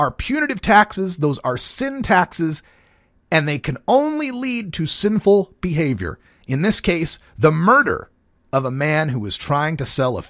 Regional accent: Idaho, United States; My home state is Idaho.

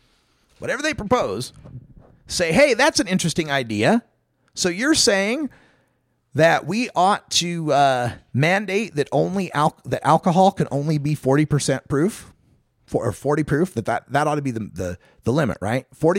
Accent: Idaho, United States; Some of them, like, you know, back in my home state of Idaho, you could get Everclear, 190 proof alcohol, right?

